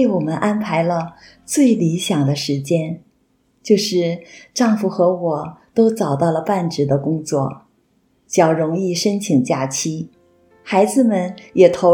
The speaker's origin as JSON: {"language": "Chinese", "country": "Hong Kong", "tie": "born or raised there", "moved": "yes", "said": "香港的确有很多令我们回味的欢乐时光，我偶然也会想念这个土生土长的城市，想和香港的家人朋友欢聚，刹那难免有回港的冲动。"}